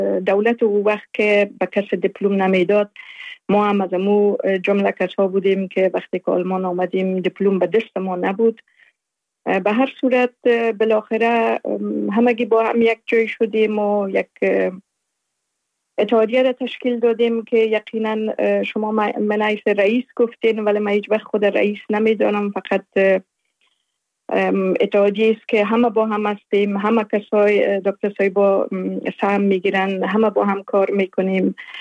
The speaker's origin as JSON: {"language": "Persian", "country": "Afghanistan", "tie": "born or raised there", "said": "کودکی و طفولیت خود در ولایات مختلف افغانستان گذشتاندیم. مکتب ابتدایی را در قریه بایان، ولایت اروزگان، زابل، میمنه و همچنان در کابل لیسه"}